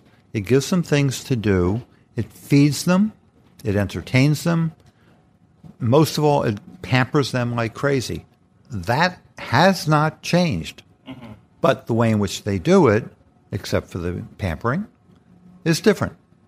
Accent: Bronx, New York, United States; I'm 73. I have had a life that as a kid growing up in the Bronx, I never expected to have. My folks didn't have that much.

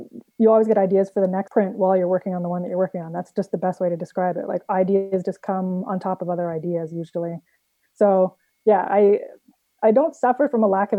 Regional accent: Ontario, Canada; moved away as an adult; now in British Columbia, Canada; I live in British Columbia now, which if people know Canada very well, I moved basically from one side to the other. I grew up in Ontario. I spent my first 30 years in Ontario.

